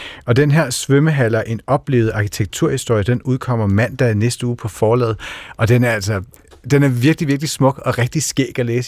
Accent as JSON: {"language": "Danish", "region": "Region of Southern Denmark", "country": "Denmark", "said": "Altså, jeg kommer fra Fyn"}